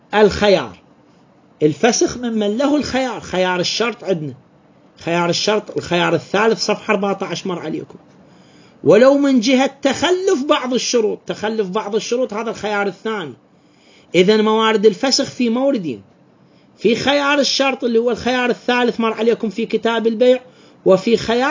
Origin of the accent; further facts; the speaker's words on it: Iraq; فد مصطلح عندنا بالعراق، بالفرات الأوسط